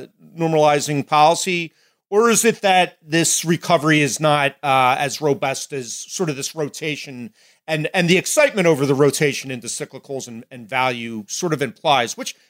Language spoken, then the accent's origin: English; New Jersey, United States; even here in my home state of New Jersey